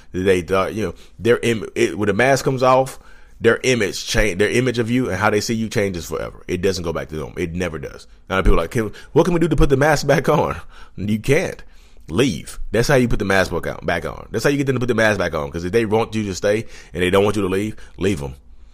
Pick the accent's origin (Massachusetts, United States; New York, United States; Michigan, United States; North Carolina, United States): North Carolina, United States; Reidsville; You know, I'm from Reedsville, North Carolina.